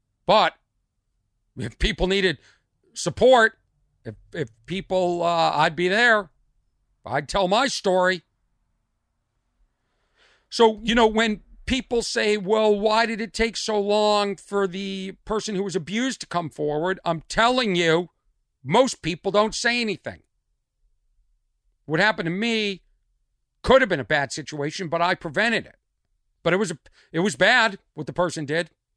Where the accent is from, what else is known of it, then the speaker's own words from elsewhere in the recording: Massachusetts, United States; accent: Boston; There's my Boston accent.